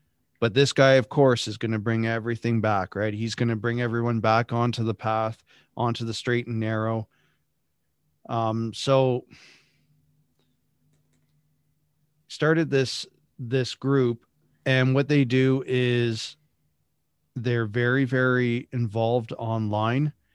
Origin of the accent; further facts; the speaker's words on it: Saskatchewan, Canada; I'm from Canada, Saskatchewan, Canada, a little bit more northern.